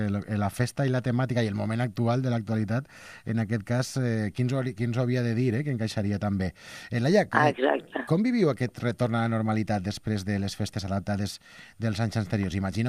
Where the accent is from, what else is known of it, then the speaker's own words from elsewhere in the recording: Castelló de la Plana, Valencian Community, Spain; jo que sóc de Castelló, de Castelló de la Plana